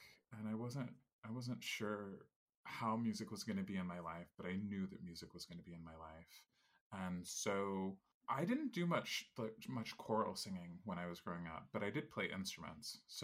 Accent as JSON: {"language": "English", "region": "California", "country": "United States", "tie": "born or raised there", "also_born_or_lived": "Chicago", "moved": "as an adult", "lives_now": "Germany", "said": "I grew up in California, did all of my undergrad there even, at CSU Sacramento, and then eventually in 2005 I went to Chicago for my master's and my artist diploma before I went to Germany"}